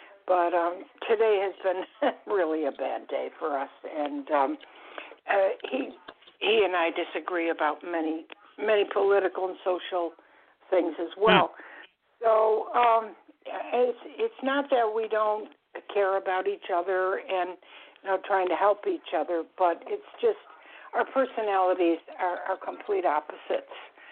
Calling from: Florida, United States; I'm calling from South Florida.

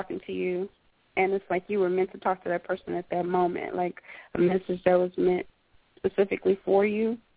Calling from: San Antonio, Texas, United States; I'm calling in from San Antonio, Texas.

